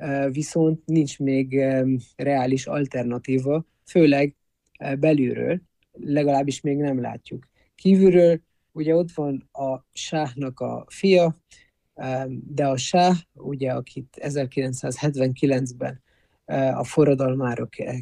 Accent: Iran; mi, mint irániak

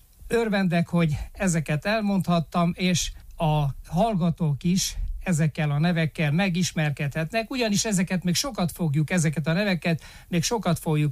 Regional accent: Dumitrița, Bistrița-Năsăud, Romania; Először is elmondom, hogy Sáronberkén születtem, és ma is Sáronberkén lakom.

